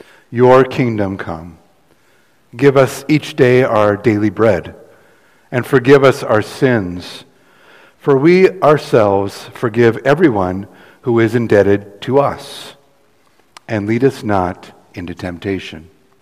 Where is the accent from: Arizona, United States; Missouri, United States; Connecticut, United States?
Arizona, United States; Fountain Hills; I've had the reaction of people when I say I'm from Fountain Hills